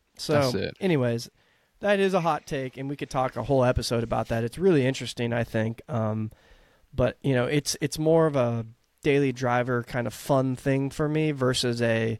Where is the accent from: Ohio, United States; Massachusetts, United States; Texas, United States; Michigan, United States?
Texas, United States; Obviously, as a kid, I wanted a classic Mini, but growing up in Texas, we just said there's giant SUVs.